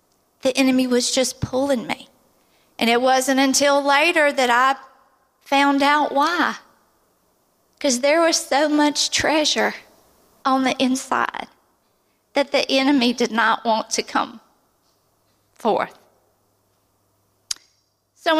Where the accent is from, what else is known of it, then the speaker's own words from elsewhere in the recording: Louisiana, United States; When I was growing up in South Central Louisiana, it was not cool to have the Holy Ghost.